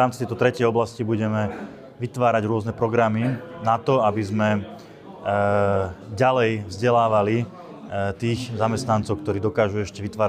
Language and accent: Slovak; Veľký Krtíš, Banská Bystrica Region, Slovakia; som rodák z Veľkého Krtíša. Prežil to som tam celé svoje detstvo a pravidelne sa tam vraciam. Povedal by som, že na takej mesačnej báze a vraciam sa tam veľmi rád